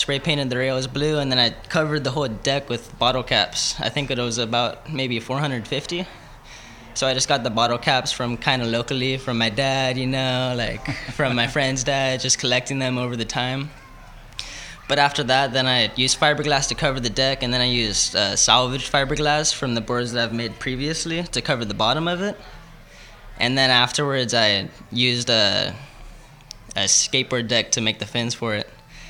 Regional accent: El Segundo, California, United States; I'm from the South Bay. I was born and raised in El Segundo.

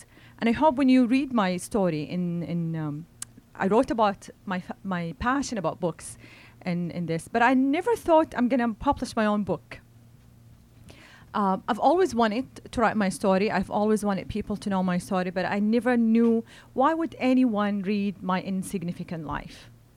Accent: Saudi Arabia; And growing up in Saudi Arabia, I grew up in ultra-conservative society where women are not allowed to leave the house.

